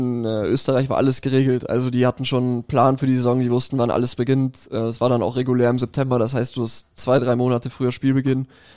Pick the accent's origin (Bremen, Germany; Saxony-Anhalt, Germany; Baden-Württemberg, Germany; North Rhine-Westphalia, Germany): North Rhine-Westphalia, Germany; Cologne; Die Berge, das hast du ja hier in Köln, vor allem wo ich herkomme, ja gar nicht.